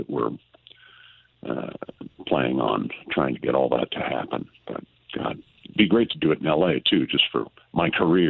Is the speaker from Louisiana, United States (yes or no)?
no; California, United States; As a matter of fact, I grew up in Central California